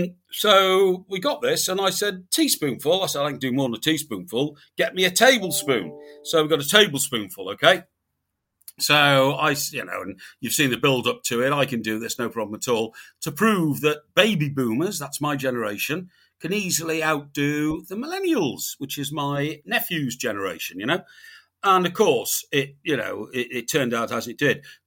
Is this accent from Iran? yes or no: yes; Iran; accent: Iranian; Yeah, that's my Iranian accent.